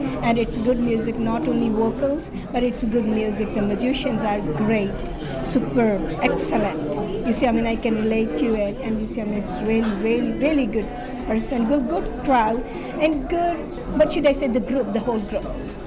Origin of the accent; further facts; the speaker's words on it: India; also born or lived in Kenya; now in Canada; Oh, you're from India? Yes, I'm from India.